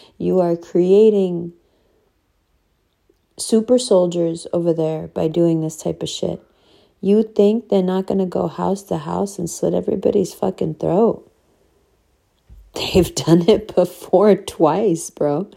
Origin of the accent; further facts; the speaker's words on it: New York, United States; I grew up in New York. I grew up around this shit.